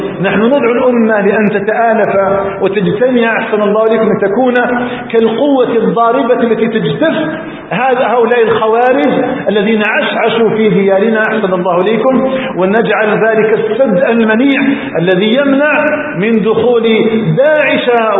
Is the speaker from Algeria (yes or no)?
yes; Algeria; ندعو الله تعالى سبحانه أن يجعل بلدنا الجزائر آمنا مطمئنا